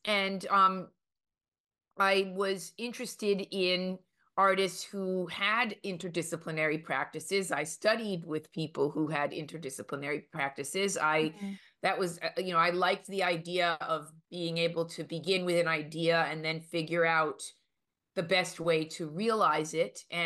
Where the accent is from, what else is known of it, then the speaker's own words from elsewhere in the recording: New York City, New York, United States; Well, I was born and raised in New York. I am the first American born in a Cuban immigrant family. And I grew up in Manhattan and the Bronx mostly, and then moved to Brooklyn